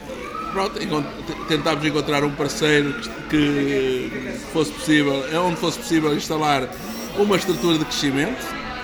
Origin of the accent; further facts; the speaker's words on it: Centro, Portugal; Eu sou natural de Fiscal, considerado de Barro, da região Bairradina